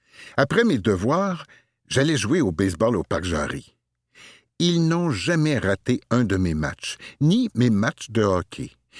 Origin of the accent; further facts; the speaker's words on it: central Italy, Italy; Nous, on vient du centre de l'Italie, mais la famille de mon mari venait du nord